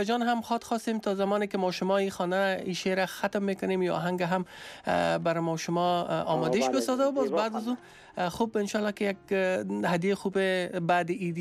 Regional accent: Afghanistan; moved away; زمانی که ما از افغانستان آمدیم

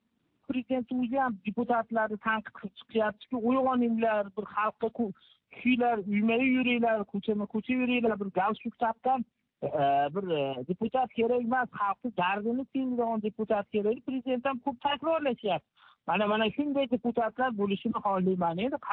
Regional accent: Rishton, Fergana Region, Uzbekistan; o'zimni qishlog'im endi Rishton tuman

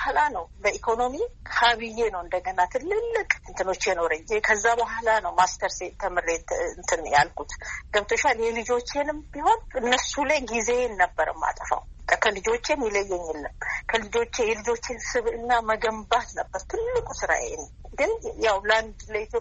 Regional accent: Toke Rensa, Oromia, Ethiopia; also born or lived in Ambo; የተወለድኩት ከአምቦ 35 ኪሎ ሜትር ርቃ በምትገኘው ቶኬ ሬንሳ የምትባል መንደር ነው። የገጠር መንደር ነች እና እዛ ከአንደኛ እስከ ስድስተኛ ተማርኩ።

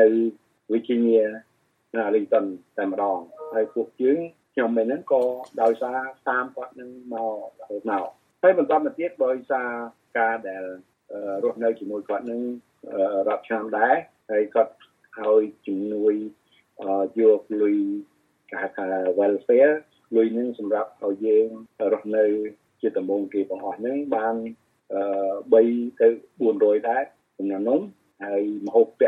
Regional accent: Battambang, Cambodia; ខ្ញុំអ្នកបាត់ដំបង

